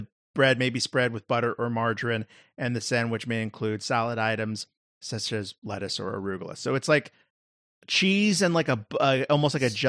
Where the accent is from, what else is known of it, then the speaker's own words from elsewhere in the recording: United States; And me being an American, I was like, oh, okay, like dill pickle